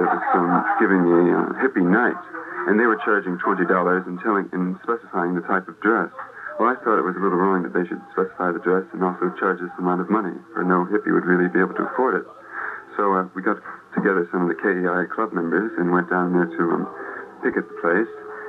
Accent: United States; That's right, I'm an American.

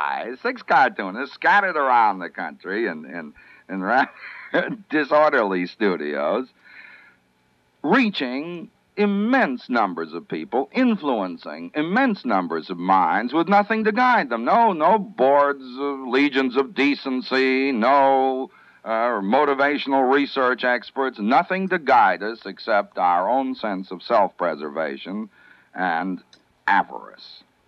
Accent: New Haven, Connecticut, United States; born there; I was born in New Haven, Connecticut, on a street called Stephen Street.

